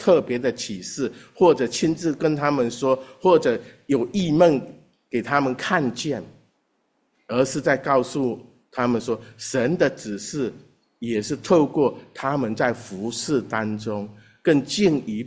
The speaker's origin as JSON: {"language": "Chinese", "country": "China", "tie": "born or raised there", "said": "我是在中国大陆长大的，我是1966年出生的，那一年是文化大革命"}